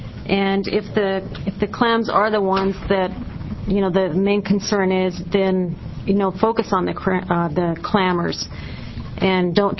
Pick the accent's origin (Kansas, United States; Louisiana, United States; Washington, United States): Washington, United States; But I am from Washington, so I can say that what Shirley said is true.